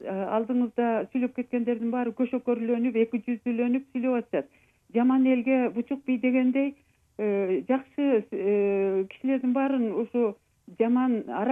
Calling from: Bishkek, Kyrgyzstan; Бишкектенмин.

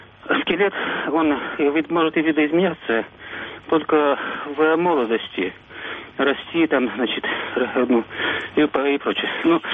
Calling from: Belarus; я священник … из Белоруссии.

